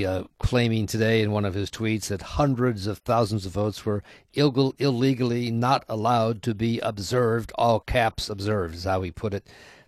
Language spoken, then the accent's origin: English; Chicago, Illinois, United States; Well, I grew up in the Chicago area, and we certainly knew about the Richard J. Daley machine in Chicago, Cook County